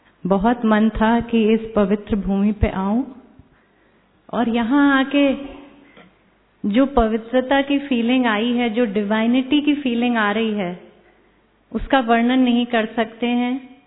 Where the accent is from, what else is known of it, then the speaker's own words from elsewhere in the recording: Lucknow, Uttar Pradesh, India; मैं लखनऊ से आई हूँ।